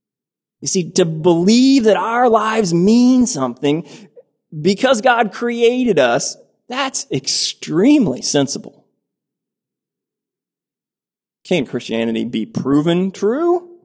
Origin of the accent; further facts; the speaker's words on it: United States; born there; If you know me, you believe I was born in America, because I've told you so, and you've got other good reasons. My accent probably gives a bit of it away